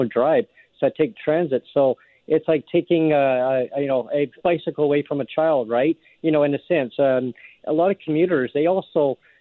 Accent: Langley, British Columbia, Canada; now in Victoria, Canada; I grew up in Langley. I take it out to Chilliwack a lot. I mean, I live in Victoria now

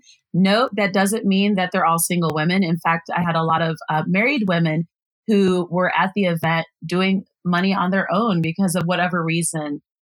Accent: Denver, Colorado, United States; also born or lived in California; I was raised in Denver. My dad was in the military. So weirdly enough, I was born in California, but it was military life.

